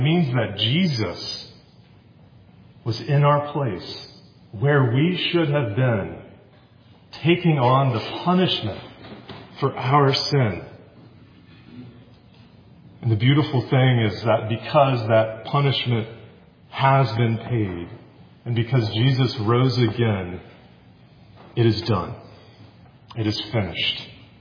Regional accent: Decatur, Georgia, United States; I grew up in Decatur, Georgia, and we have a lot of dogwoods.

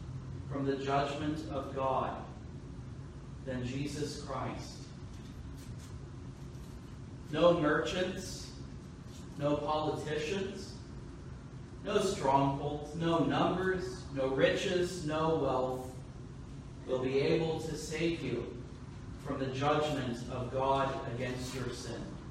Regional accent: Los Angeles, California, United States; Now, those of us who've been in California for some time, I was raised in Los Angeles.

